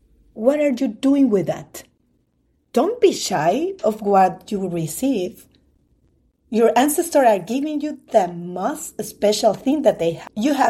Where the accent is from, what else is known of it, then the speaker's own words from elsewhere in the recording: Peru; English is a second language; And I say, oh, I'm from Peru. You know, do you know where is Peru? No, the answer is no. It's next to Mexico, they answered.